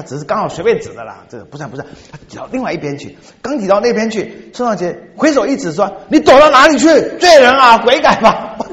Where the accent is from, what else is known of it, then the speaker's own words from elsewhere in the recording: Xiamen, Fujian, China; 在我的家乡，那时候在厦门那一带，有一次布道会，他在码头，结果我们福建因为很穷啊